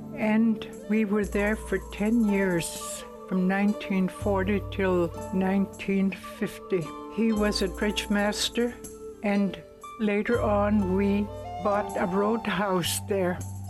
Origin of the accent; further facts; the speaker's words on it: Noorvik, Alaska, United States; born there; I was born in Norvik, Alaska, December 15, 1915, and that Norvik, Alaska is my birthplace.